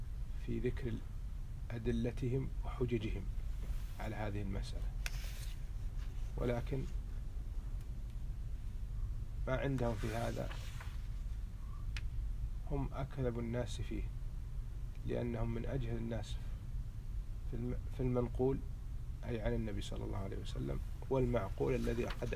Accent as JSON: {"language": "Arabic", "country": "Kuwait", "said": "في تغيير مسمى شارع عندنا في الكويت كان باسم الشعبي"}